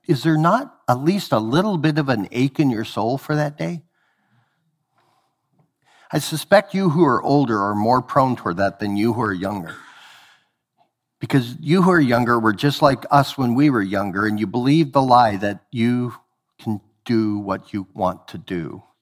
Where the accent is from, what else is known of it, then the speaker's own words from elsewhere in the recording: Idaho, United States; I grew up in Idaho, and they had these things called artesian wells that would come from the deep, deep ground aquifers, and it was some of the best water in the world.